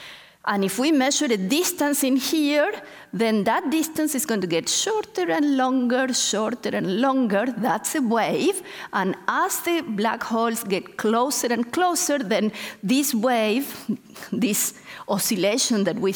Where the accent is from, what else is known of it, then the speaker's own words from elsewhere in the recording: Argentina; Sometimes I like to say they were dancing a tango because I'm from Argentina